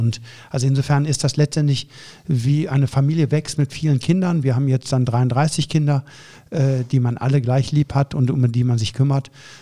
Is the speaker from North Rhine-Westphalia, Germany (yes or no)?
yes; Meerbusch, North Rhine-Westphalia, Germany; also born or lived in Hüls / Neuss; Ich bin in Hüls geboren, der Heimatstadt meiner Mutter. Habe dann die ersten 2 Lebensjahre in Neuss gewohnt und wohne seit derzeit dann in Meerbusch, in Büderich.